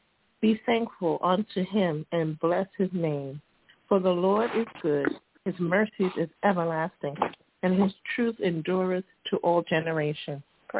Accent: Pennsylvania, United States; I know I'm … from Pennsylvania, but in Pennsylvania, I just wanted to say it snowed over here.

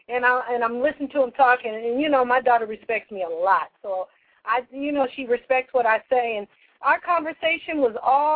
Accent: United States; I look at our country now and I'm ashamed of being an American.

